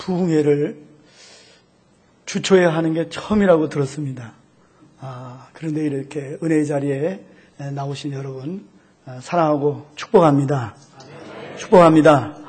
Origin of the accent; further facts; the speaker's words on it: North Chungcheong, South Korea; 제가 어렸을 때 저는 감리교 지역에서 살았기 때문에 감리교인이 됐어요.